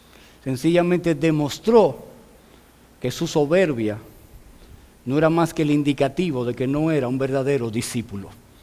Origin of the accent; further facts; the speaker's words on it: Nagua, María Trinidad Sánchez, Dominican Republic; Hace como un mes, en Nagua, mi pueblo